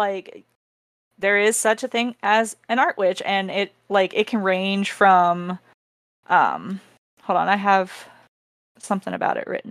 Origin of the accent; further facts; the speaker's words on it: West Virginia, United States; We're all from West Virginia. He's like our dad. He's our cryptoid. Like, he's our state's cryptoid.